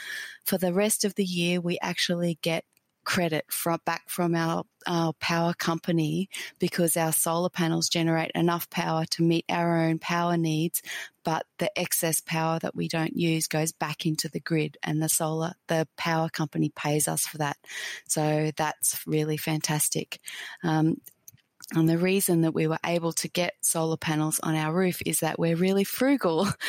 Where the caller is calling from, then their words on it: Brisbane, Queensland, Australia; I'm contacting you from Brisbane in Australia.